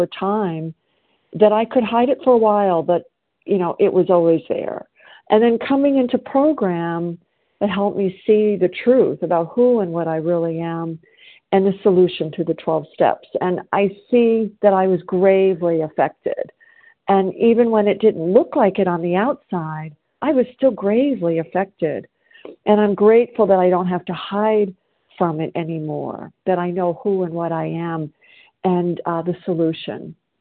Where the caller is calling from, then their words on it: South Carolina, United States; I am a grateful recovered compulsive overeater, and I'm calling from South Carolina.